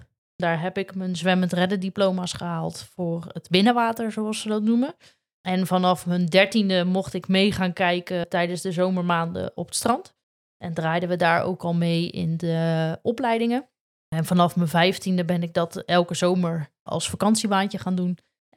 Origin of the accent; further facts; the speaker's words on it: Zeeland, Netherlands; ik ben geboren en getogen in Zeeland. Dus ik kom van origine niet uit Limburg.